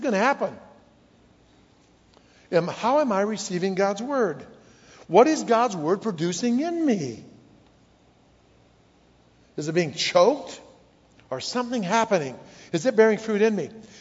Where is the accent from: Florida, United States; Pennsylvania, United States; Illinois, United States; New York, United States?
Illinois, United States; I grew up in Illinois, the land of corn and swine, so I know about this stuff.